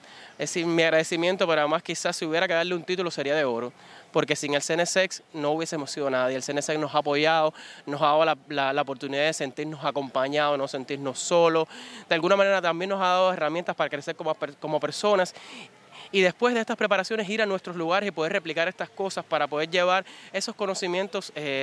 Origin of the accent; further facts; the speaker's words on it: Cuba; Somos jóvenes cubanos, somos una familia, ante todo.